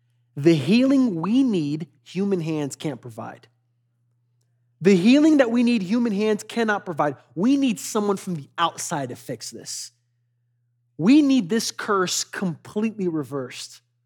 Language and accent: English; Angola; English is a second language; moved away; I was originally from Angola, Africa, and it's been just great to live in a country where complicated surgeries have such high success rates.